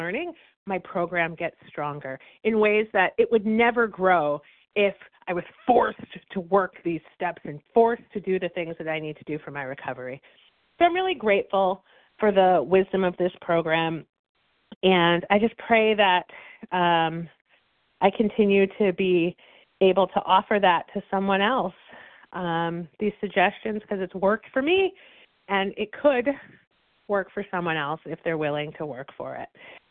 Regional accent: Massachusetts, United States; I'm from Massachusetts.

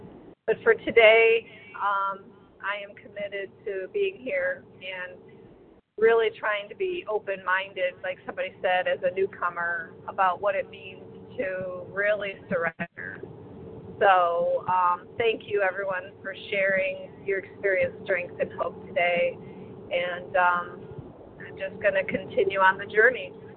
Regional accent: Ohio, United States; I'm normally from Ohio, but I am in Maryland. We're traveling.

